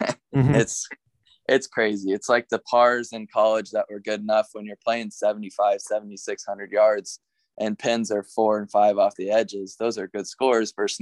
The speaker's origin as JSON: {"language": "English", "town": "Ottumwa", "region": "Iowa", "country": "United States", "tie": "born or raised there", "said": "growing up in Ottumwa on a little bit easier courses than I see a lot of times has helped me"}